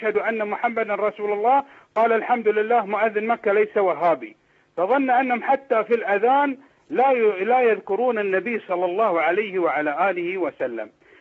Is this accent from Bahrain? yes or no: yes; Bahrain; عندنا في البحرين